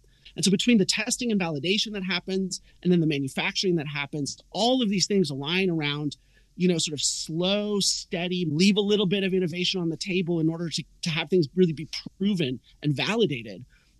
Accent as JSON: {"language": "English", "region": "West Coast", "country": "United States", "tie": "born or raised there", "said": "I grew up on the West Coast"}